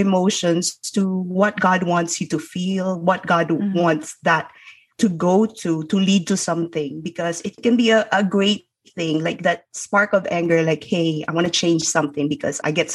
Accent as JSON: {"language": "English", "country": "Philippines", "tie": "born or raised there", "said": "And growing up in the Philippines, I would remember me and my sister, it was just so difficult"}